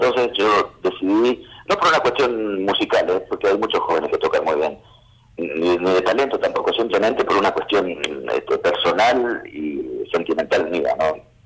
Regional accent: Corrientes, Argentina; como litoraleño, como correntino, por supuesto que me siento muy orgulloso de saber que la música de mi tierra ha sido presentada ante la UNESCO

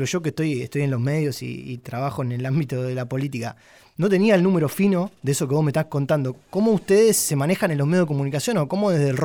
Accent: Rawson, Chubut, Argentina; Yo soy de Rawson Chubut y yo a 2 cuadras de mi casa tengo un monumento a los caídos.

